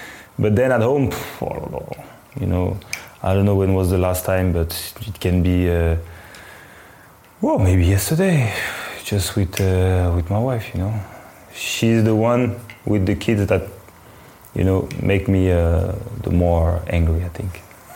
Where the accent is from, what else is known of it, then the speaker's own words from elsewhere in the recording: France; So they knew I was from France, and they really wanted to help me